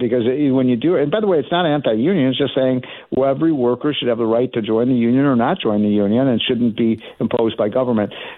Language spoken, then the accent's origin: English; Chicago, Illinois, United States; You know, I hail from Chicago, which I think is one of the great cities. And I love Chicago.